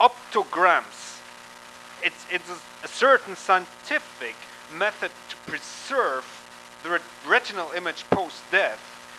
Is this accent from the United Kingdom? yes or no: no; Germany; I am a scientist from Germany.